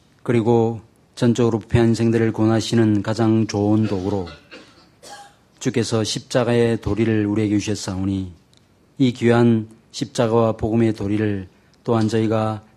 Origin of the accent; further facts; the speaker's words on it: Masan, South Gyeongsang, South Korea; also born or lived in Busan / Seoul; 저는 어릴 때 아버님을 따라서 부산에서 살다가 서울에 살다가 다시 마산으로 내려가서 마산 외곽 지역에서 집을 아버님이 지으셔서 거기에 몇 년 동안 산 적이 있습니다.